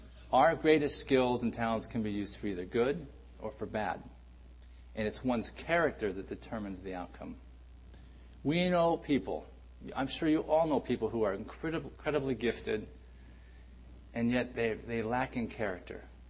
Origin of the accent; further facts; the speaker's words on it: California, United States; And I'm from California, so hey.